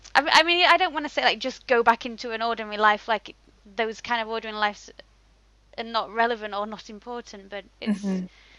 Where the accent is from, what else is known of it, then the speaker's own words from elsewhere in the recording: England, United Kingdom; now in Japan; I'm from the north of England.